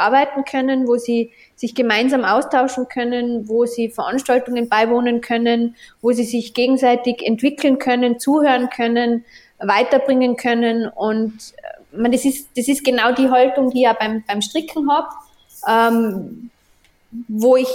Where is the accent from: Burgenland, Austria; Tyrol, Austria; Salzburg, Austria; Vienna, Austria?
Tyrol, Austria; Innsbruck; ein neuer Coworking-Space, Kreativ-Hub in meiner Heimatstadt Innsbruck, den ich gerade aufbaue.